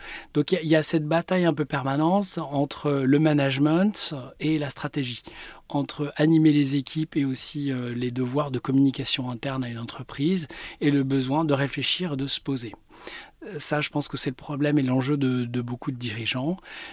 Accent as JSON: {"language": "French", "town": "Paris", "region": "Île-de-France", "country": "France", "tie": "born or raised there", "said": "Je suis parisien, né dans le 12e."}